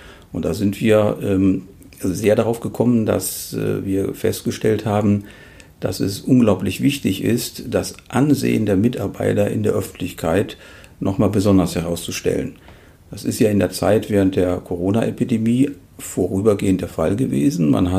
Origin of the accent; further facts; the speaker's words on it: Leverkusen, North Rhine-Westphalia, Germany; Ich komme aus Leverkusen. Ich bin ein Kind des Bayerwerkes.